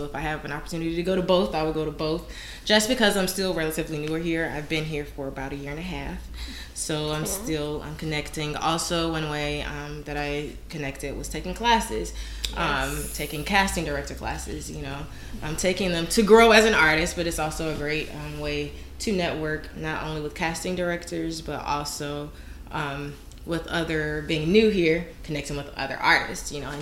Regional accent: Florida, United States; I'm from Florida, I'm not from here, and you're from here, or you're from another big city

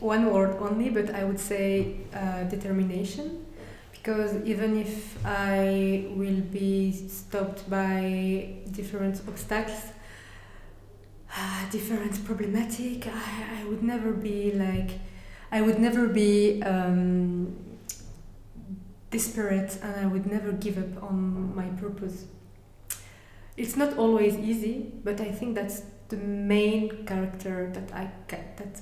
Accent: Brussels, Brussels-Capital Region, Belgium; So I was born here in Brussels. My father was born here too.

